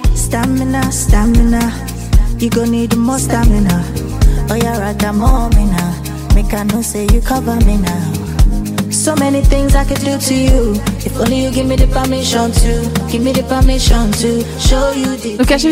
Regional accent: Gothenburg, Västra Götaland County, Sweden; Alltså där jag växte upp. Så jag brukar oftast när jag är i Göteborg promenera runt där med mina barndomsvänner.

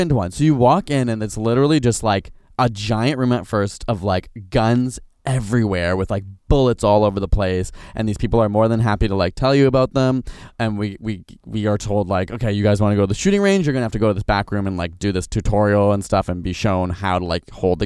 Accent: Ontario, Canada; as a Canadian from Ontario

